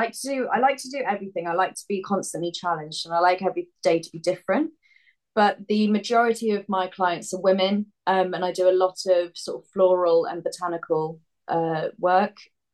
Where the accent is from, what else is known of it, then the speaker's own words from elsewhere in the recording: South West England, United Kingdom; I think the majority of people that know me in Somerset, my hometown